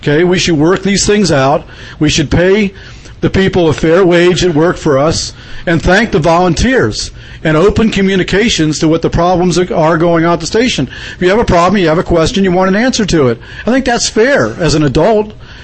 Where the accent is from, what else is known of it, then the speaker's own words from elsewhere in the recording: Wheaton, Maryland, United States; from Wheaton, Maryland.